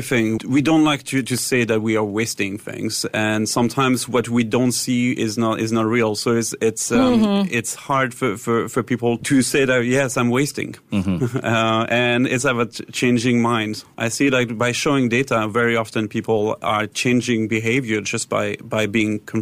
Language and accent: English; Switzerland; So my background is I'm originally from Switzerland, where I grew up like in my mom's kitchens, basically.